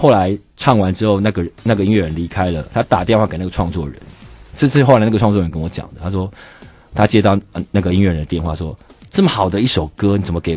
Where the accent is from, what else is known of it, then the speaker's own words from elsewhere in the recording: Kaohsiung, Taiwan; 因为我是高雄人嘛